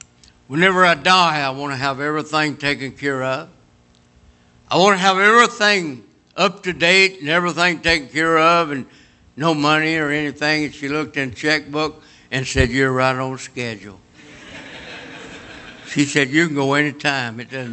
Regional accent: Kentucky, United States; I'm from Kentucky. I didn't know anything but the Army.

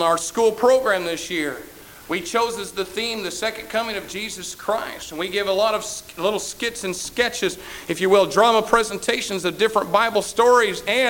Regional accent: Wyoming, United States; If I remember, I came from Wyoming, all the way from out west, came all the way over here.

